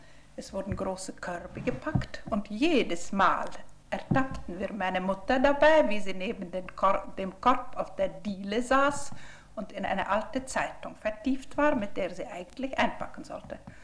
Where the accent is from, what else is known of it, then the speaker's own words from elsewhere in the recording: Tartu, Tartu County, Estonia; Ich bin eine eingefleischte Dorpatenserin, denn ich bin in Dorpat aufgewachsen und in die Schule gegangen. Wir wohnten in der Altstraße, die später Johannesstraße wurde, am Wallgraben.